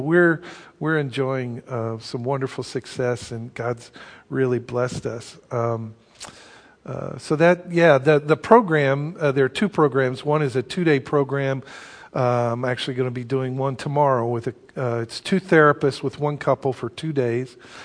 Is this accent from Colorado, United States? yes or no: no; Springfield, Missouri, United States; I grew up here in Springfield. My parents are native to the area